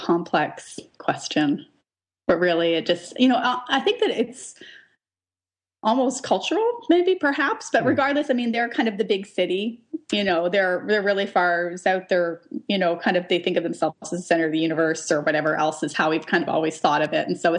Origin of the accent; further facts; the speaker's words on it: Western Canada, Canada; I'm from Western Canada. And if there's one thing that Western Canadians love almost more than they like to make fun of Americans, is that they love to despise Toronto.